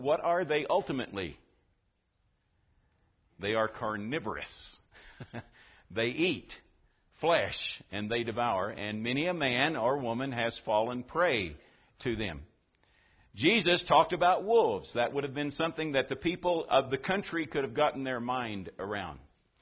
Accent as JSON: {"language": "English", "region": "Oklahoma", "country": "United States", "tie": "born or raised there", "said": "I grew up in Oklahoma where we had coyotes"}